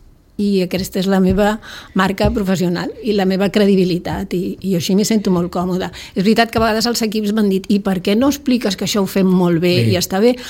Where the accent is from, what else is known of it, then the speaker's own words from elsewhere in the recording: Sitges, Catalonia, Spain; Venir aquí era donar un pas i treballar al meu poble, pel meu poble